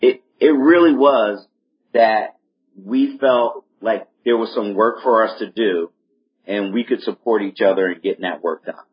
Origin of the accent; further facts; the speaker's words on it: Newark, New Jersey, United States; I mean, I grew up in Newark, New Jersey, and she grew up in Kansas, right?